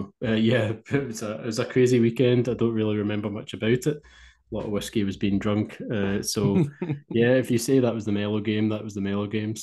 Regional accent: Scotland, United Kingdom; So I'm invading from Scotland, and that's it.

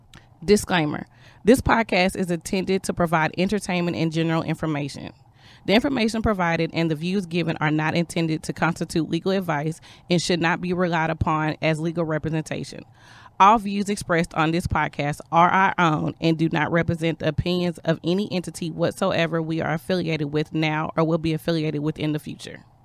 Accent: Dallas, Texas, United States; Oh, coming from a Dallas girl.

